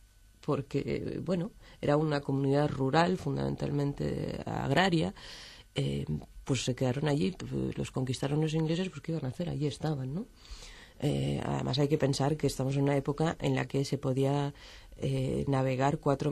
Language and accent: Spanish; Belgium; yo me crié en Bélgica, ¿no? Entonces, con lo cual tengo esa visión un poco de haber visto la televisión francesa toda la vida